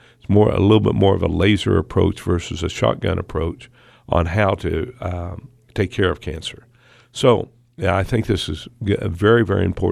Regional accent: Woodward, Oklahoma, United States; I grew up in Woodward, Oklahoma, and that's my hometown.

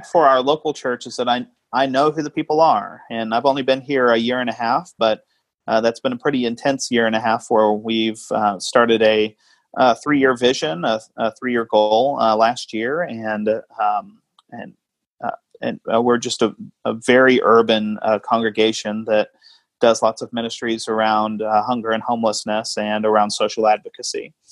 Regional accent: Oklahoma, United States; moved away as an adult; now in West Coast, United States; I'm from Oklahoma. I'm from the Bible Belt. I grew up in the Bible Belt, was commissioned and ordained in the Oklahoma Annual Conference. And then for family reasons, we moved out here to the West Coast

